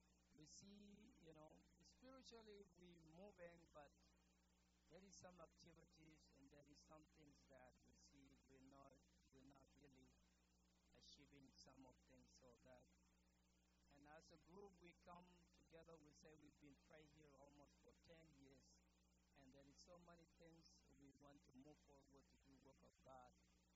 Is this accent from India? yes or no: no; South Sudan; English is a second language; now in Cottage Grove, United States; So I'm from South Sudan.